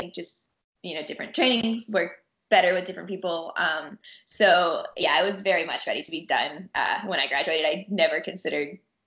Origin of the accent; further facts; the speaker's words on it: Georgia, United States; I grew up outside of Atlanta.